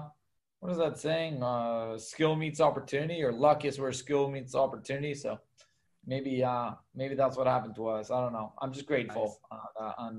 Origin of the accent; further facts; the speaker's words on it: Bolivia; also born or lived in Mexico / Costa Rica / Germany; now in United States; Now, I was born and raised in Bolivia. I lived in Mexico and Costa Rica and Germany. I've traveled to 44 countries.